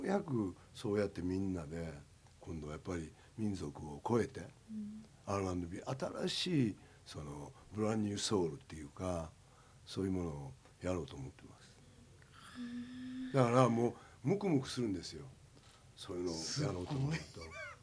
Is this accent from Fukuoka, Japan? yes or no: no; Osaka, Japan; ですけど大阪人です関西人ですから